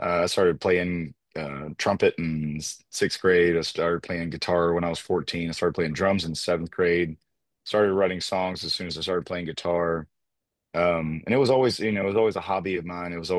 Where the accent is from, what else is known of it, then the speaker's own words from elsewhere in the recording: South Carolina, United States; also born or lived in Louisiana; So I was born in Louisiana. Okay. I was raised in South Carolina. My dad was in the Air Force, so I was born at Barksdale Air Force Base in Louisiana.